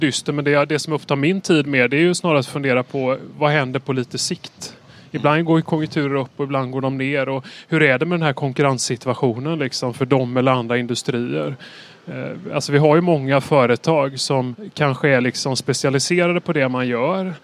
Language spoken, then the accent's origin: Swedish; Gothenburg, Västra Götaland County, Sweden; Jag skulle säga att jag är göteborgare, trebarnspappa